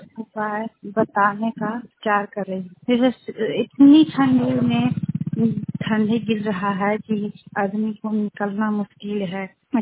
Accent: Kasimpur, Bihar, India; मैं औरंगाबाद जिला से ग्राम कासिमपुर का रहने वाली हूँ।

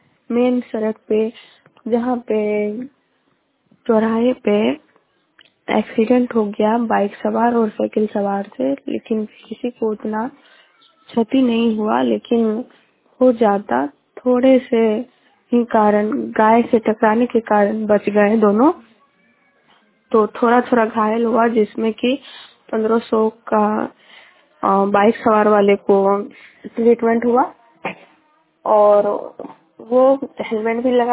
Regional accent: Katihar, Bihar, India; मैं चितौड़िया पंचायत से बोल रही हूँ, प्रखंड मलसाई जिला कटिहार से हूँ।

